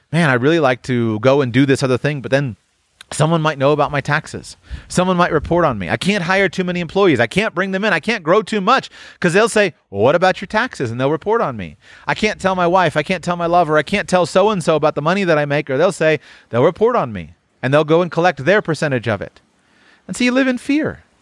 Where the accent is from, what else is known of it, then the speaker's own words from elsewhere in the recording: United States; born there; I was born in the United States.